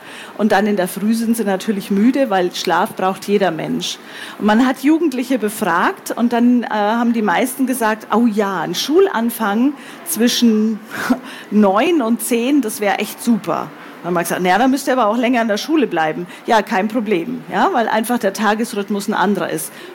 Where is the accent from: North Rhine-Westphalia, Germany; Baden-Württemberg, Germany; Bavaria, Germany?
Bavaria, Germany; Munich; Ich habe gesagt, ich komme aus München, aus Bayern